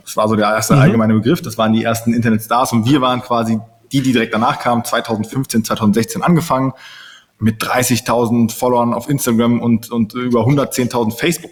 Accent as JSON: {"language": "German", "town": "Cologne", "region": "North Rhine-Westphalia", "country": "Germany", "said": "und ich aus Köln."}